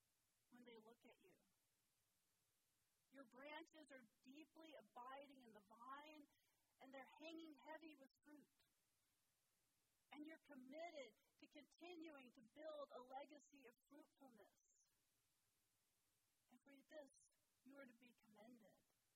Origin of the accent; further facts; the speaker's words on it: Sonoma, California, United States; because I'm from Sonoma